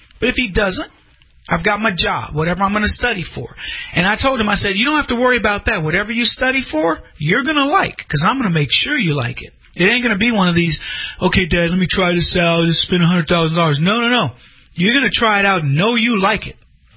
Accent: United States; Obviously, I'm from the United States.

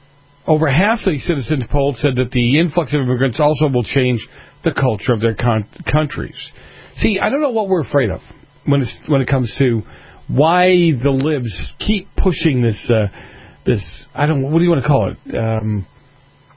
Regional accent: Boston, Massachusetts, United States; And where I grew up in Boston, it was kind of the same look.

